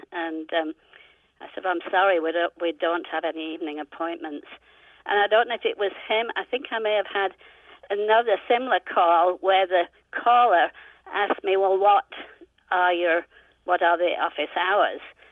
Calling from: Oxford, Ohio, United States; I'm calling from Oxford, Ohio.

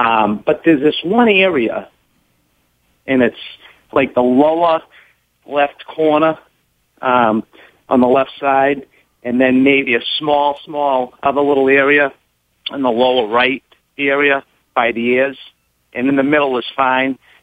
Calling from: Boston, Massachusetts, United States; from Boston.

